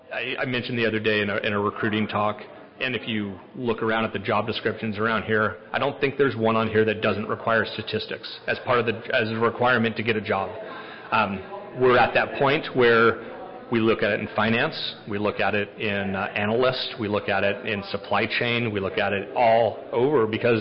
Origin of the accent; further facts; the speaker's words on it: Watsonville, California, United States; And I grew up in Watsonville, where we're headquartered.